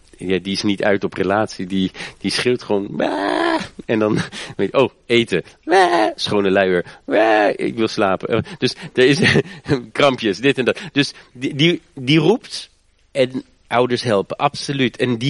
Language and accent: Dutch; Germany; Dutch is a second language; Ik ben in Duitsland opgegroeid, ik weet het echt niet.